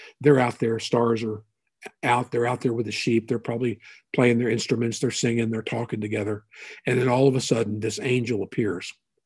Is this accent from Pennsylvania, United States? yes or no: no; Kentucky, United States; But if you've ever been, we're from Kentucky.